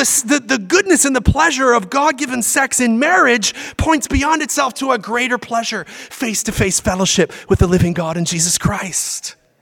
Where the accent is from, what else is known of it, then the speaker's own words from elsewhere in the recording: Pittsburgh, Pennsylvania, United States; We used to say growing up in Pittsburgh, never that. Never. My wife makes fun of me for my Pittsburgh slang.